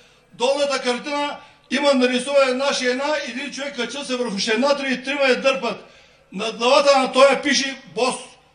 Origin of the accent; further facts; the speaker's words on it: Ludogorie, Bulgaria; съм етнически турчин от Делиурмана, от Лудогорието.